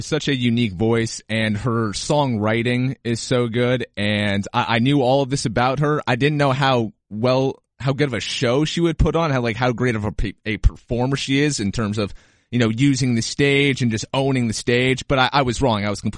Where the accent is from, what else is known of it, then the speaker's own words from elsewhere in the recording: New York, United States; also born or lived in Seattle; I was born in Seattle. Should I be out there? But I grew up in upstate New York. Should I be there where my family is?